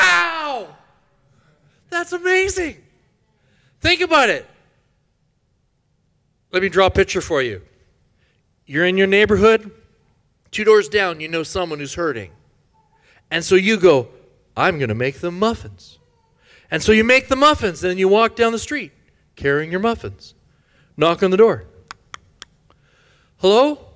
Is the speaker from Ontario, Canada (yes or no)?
no; Edmonton, Alberta, Canada; from the land of ice and snow, also known as Edmonton. I'm born and raised in Edmonton.